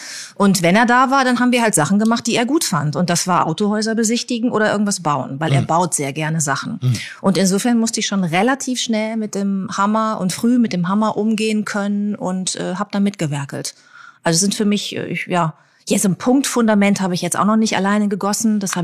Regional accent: Bad Lippspringe, North Rhine-Westphalia, Germany; ich komme noch nicht mal aus Hamburg. Ich komme aus Ostwestfalen, da geht's schon mal los.

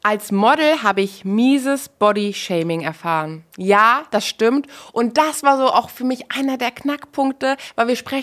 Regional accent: Kassel, Hesse, Germany; ich komme aus Kassel, das ist jetzt keine Metropole

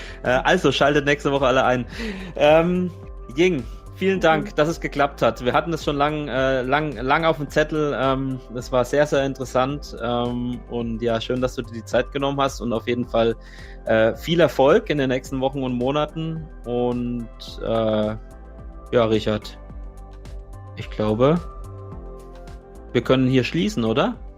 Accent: Bavaria, Germany; in meiner fränkischen Heimat in Nürnberg

